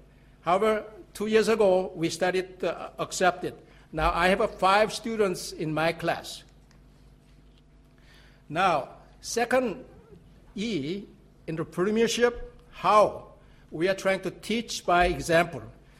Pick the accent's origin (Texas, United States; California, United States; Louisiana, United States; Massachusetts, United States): California, United States; San Jose; I'm from Silicon Valley, San Jose, California.